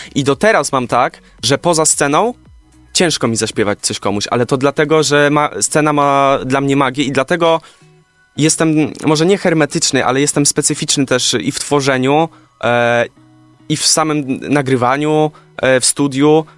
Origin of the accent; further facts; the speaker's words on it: Krynica-Zdrój, Lesser Poland, Poland; also born or lived in Kraków; now in Warsaw, Poland; przeprowadzić się najpierw z południa Polski, bo ja jestem w ogóle, objaśniając, pochodzę z Podkrynicy Zdrój, czyli w górach praktycznie. Potem mieszkałem chwilę w Krakowie i potem dopiero w Warszawie